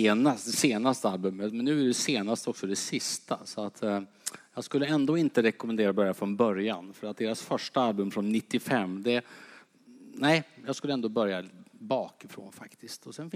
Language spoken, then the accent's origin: Swedish; Södermanland, Sweden; jag är uppvuxen utanför Eskilstuna.